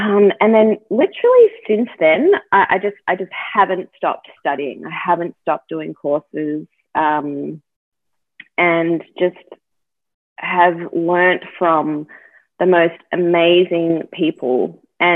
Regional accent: Melbourne, Victoria, Australia; I am from Melbourne, Australia, and I've been teaching yoga since 2010.

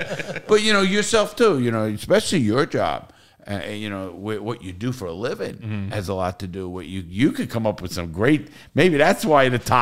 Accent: New York, United States; And that's the way we are from New York.

